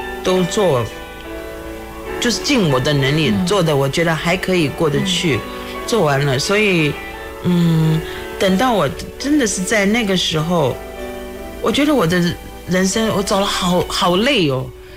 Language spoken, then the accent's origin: Chinese; Taiwan; now in United States; 我觉得我们在台湾来的时候，从台湾来的都是被筛选过的